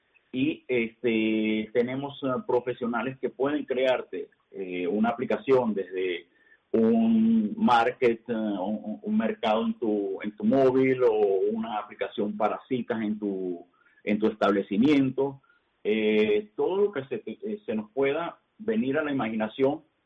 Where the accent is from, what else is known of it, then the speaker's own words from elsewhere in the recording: Venezuela; moved away as an adult; now in Spain; Mira, yo soy venezolano, emigré hace 2 años a España.